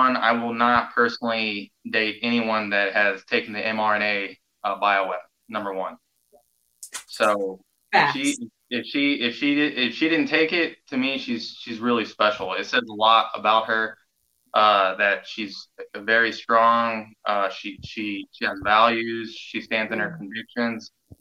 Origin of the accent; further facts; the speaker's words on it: Dallas, Texas, United States; now in Denver, United States; I'm from Dallas, Texas, but I currently live in Denver, Colorado.